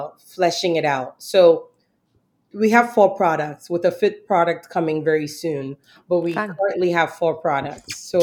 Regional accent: Southern United States, United States; and I grew up in the South and I'm from the South.

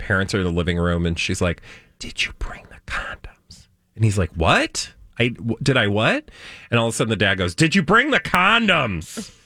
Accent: Midwest, United States; We're not judging. We're just from the Midwest.

